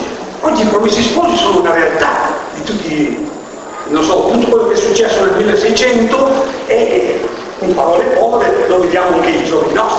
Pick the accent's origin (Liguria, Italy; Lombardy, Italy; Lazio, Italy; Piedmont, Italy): Lombardy, Italy; Io sono lombardo, esatto.